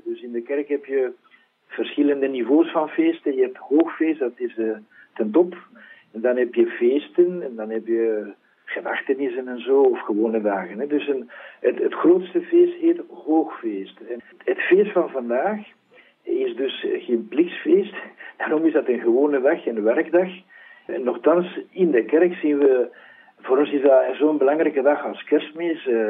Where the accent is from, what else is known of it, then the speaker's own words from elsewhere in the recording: Spain; born there; Dutch is a second language; also born or lived in Belgium; zoals je zei. Ik werd in Spanje geboren in 1957. Hè. En dan, ik heb in Leuven gestudeerd, geneeskunde in het Nederlands. En zo heb ik deze mooie taal geleerd.